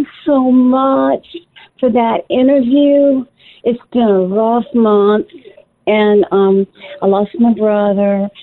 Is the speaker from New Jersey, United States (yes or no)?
no; Knoxville, Tennessee, United States; And it made me feel like you're talking about home because I'm from Knoxville originally.